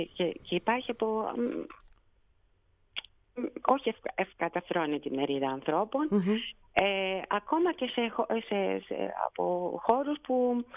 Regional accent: Greece; Όπου έχω πάει και αναφέρω ότι είμαι Ελληνίδα, χωρίς να πω τίποτε περισσότερο, ανοίγουν όλες τις πόρτες για τους Έλληνες.

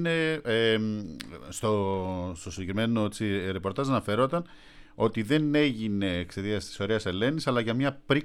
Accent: Drama, Eastern Macedonia and Thrace, Greece; Παρότι είμαι από τη Δράμα

